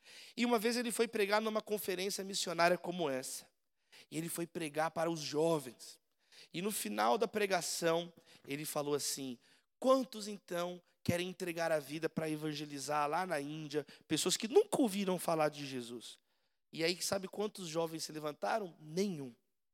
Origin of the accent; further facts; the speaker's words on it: São Caetano do Sul, São Paulo, Brazil; Eu nasci aqui em São Paulo, eu fui criado em São Caetano, na Vila Patente, ali no Campo dos Trabalhadores, perto ali da entrada de São Caetano, São João Clímaco. Fui criado aqui.